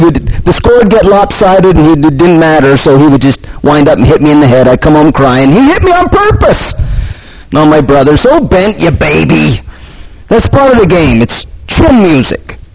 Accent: Mapleton, Utah, United States; I grew up in Mapleton, Utah.

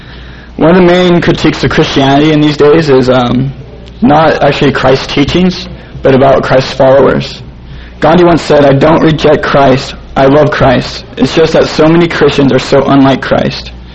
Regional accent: Provo, Utah, United States; I'm from Provo, Utah, and I've kind of been involved with anarchism for a few years now.

